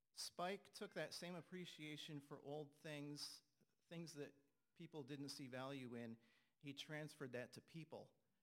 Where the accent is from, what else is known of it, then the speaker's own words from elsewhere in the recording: Mount Carroll, Illinois, United States; I'm from Mount Carroll.